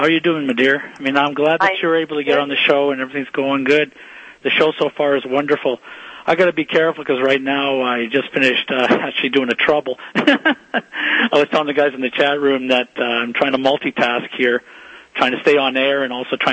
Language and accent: English; Canada; So we said many times, it's tough being Canadian because right now with the draconian hate crime laws that were passed in this nation back in 1974